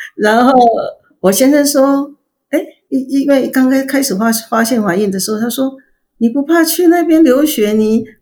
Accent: Taiwan; moved away as an adult; also born or lived in Japan; 然后从日本办好签证，然后我们再从台湾出来的

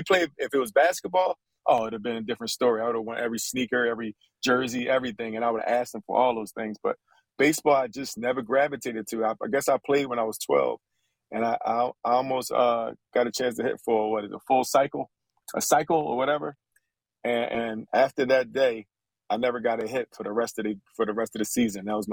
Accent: Philadelphia, Pennsylvania, United States; you know, we've been through so much together, you know, just growing up in Philly, competing against each other, playing with one another.

